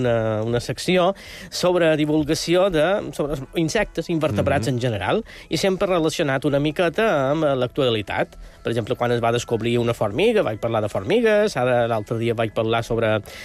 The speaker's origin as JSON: {"language": "Catalan", "town": "Banyalbufar", "region": "Balearic Islands", "country": "Spain", "tie": "born or raised there", "also_born_or_lived": "Palma", "said": "El meu poble és Banyalbufar. Però no dic que som d'allà perquè no vaig néixer ja allà. Jo som la primera generació de la meva família que va néixer ja a un hospital."}